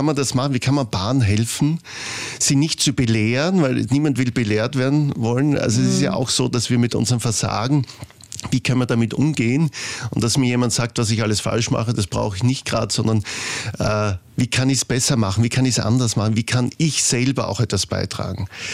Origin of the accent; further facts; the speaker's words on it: Styria, Austria; Aber ich komme ja aus der Oststeiermark und dann hat man sich jeden Sonntag sozusagen auf das Parkhändl gefreut.